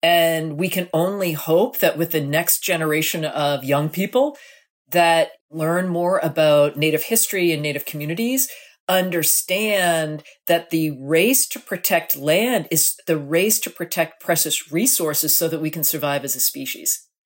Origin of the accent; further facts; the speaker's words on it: Massachusetts, United States; You know, I'm a Kennedy Democrat. I'm from Massachusetts.